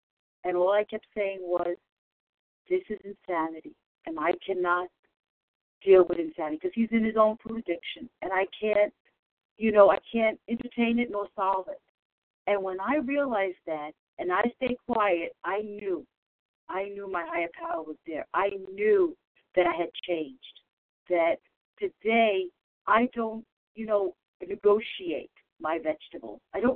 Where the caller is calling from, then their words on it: Bronx, New York, United States; from the Bronx.